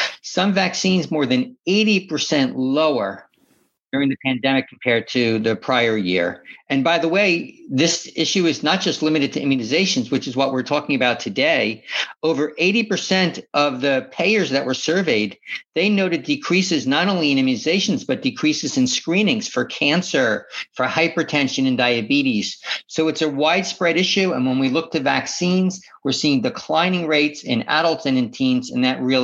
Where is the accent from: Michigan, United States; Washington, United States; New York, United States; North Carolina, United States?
North Carolina, United States; Fort Bragg; born there; I was born in North Carolina. I'm not sure you can hear it in my accent, but I love your state. It's where I was born. My father was in the service, and so I'm an Army brat in North Carolina.